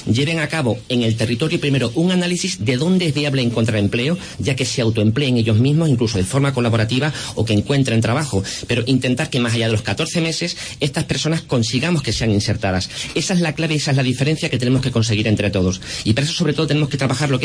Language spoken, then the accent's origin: Spanish; Extremadura, Spain; somos los extremeños